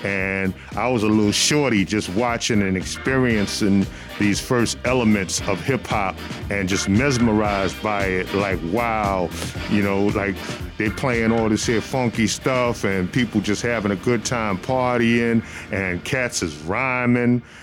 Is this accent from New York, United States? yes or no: yes; Brooklyn, New York, United States; Growing up in Brooklyn, man, I just remember going to like the block parties in the 70s